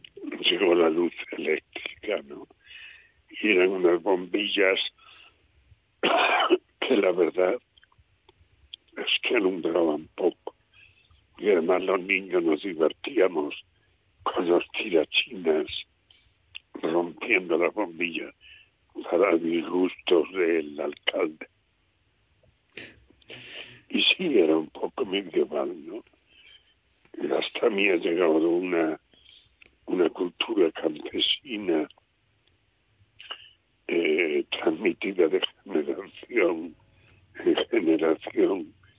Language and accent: Spanish; Esparragosa de Lares, Extremadura, Spain; Sí, en mi pueblo se conservó muy puro el folclore. En aquella época era un pueblo muy aislado y esto hizo que se conservara las tradiciones orales de una forma muy pura